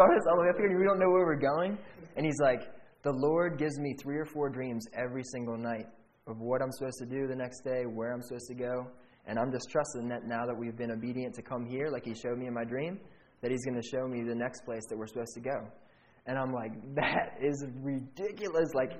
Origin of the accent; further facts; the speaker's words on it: Maryland, United States; And we're like, we're from Maryland.